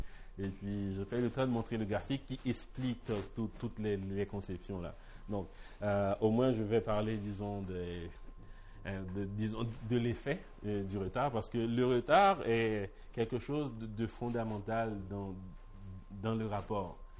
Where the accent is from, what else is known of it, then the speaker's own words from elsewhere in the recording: Haiti; j'ai dit, en tant que Haïtien, je peux parler.